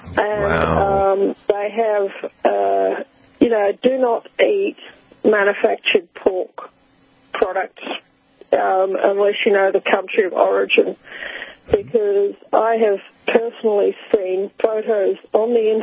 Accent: Rotorua, Bay of Plenty, New Zealand; Well, I grew up in New Zealand in Rotorua

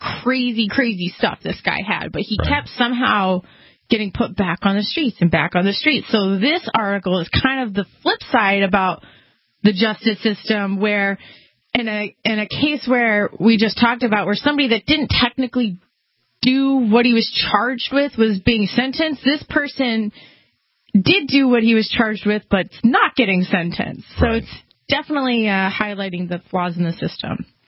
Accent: Yarmouth, Massachusetts, United States; officer in Massachusetts that was killed while executing a warrant. So he's one of the officers in my hometown.

